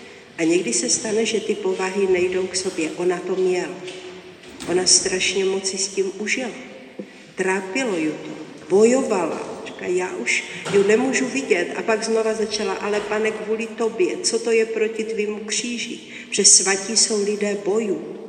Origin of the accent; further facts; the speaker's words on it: Moravia, Czechia; pocházím z Moravy, byla jsem úplně jako holka z vesnice.